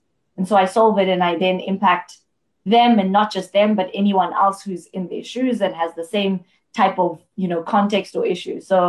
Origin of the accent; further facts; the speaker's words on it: Polokwane, Limpopo, South Africa; She lives in a rural area, not too far from where I grew up in Polokwane.